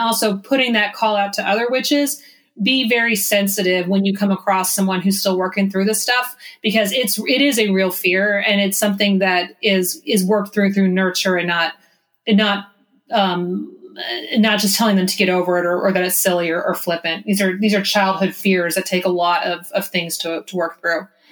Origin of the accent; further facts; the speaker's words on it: Oregon, United States; growing up in Oregon, whenever I'd go to a different part of the country, that's like the first thing to be out of my mouth. Yes, I'm from Oregon.